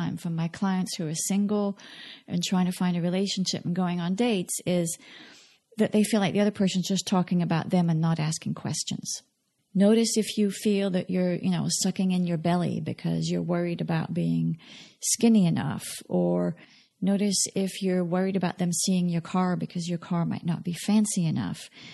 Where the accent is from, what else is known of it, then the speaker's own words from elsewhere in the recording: France; And I was born and raised in France. So I know I don't sound it